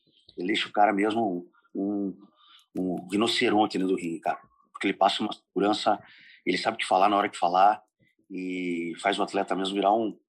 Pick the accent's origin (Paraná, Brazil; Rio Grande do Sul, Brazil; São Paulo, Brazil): Paraná, Brazil; Curitiba; tenho 42 anos. Sou natural de Curitiba, como disse o sargento. Nasci num bairro chamado Bairro Alto.